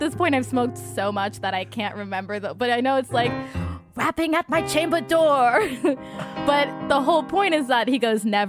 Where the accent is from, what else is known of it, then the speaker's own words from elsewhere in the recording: India; because I'm Indian and I'm super hairy.